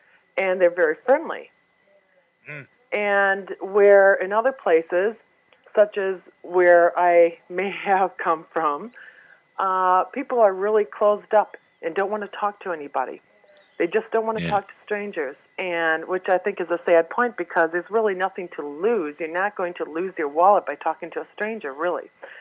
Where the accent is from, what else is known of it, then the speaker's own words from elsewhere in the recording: Michigan, United States; also born or lived in England; now in Boston, United States; Yeah, I'm originally from Michigan. I was living in England for a while.